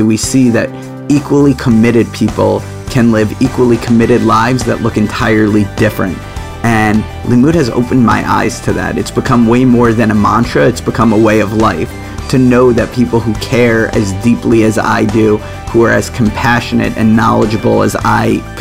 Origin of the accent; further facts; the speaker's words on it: Greenwich, Connecticut, United States; I'm from Greenwich, Connecticut